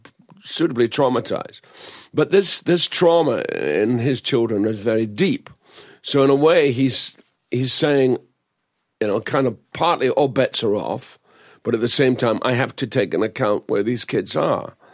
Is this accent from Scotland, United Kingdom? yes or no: yes; Dundee, Scotland, United Kingdom; Yes, Dundee, Scotland. And I said, but that's where I'm born. You know, that's my hometown.